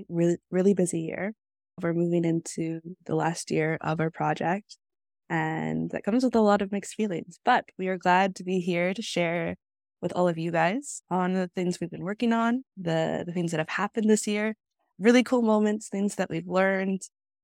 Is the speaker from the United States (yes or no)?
no; Lytton, British Columbia, Canada; I'm from Klumchin, also known as Lytton, BC. I am Inthicum, Yakima, and Statlium.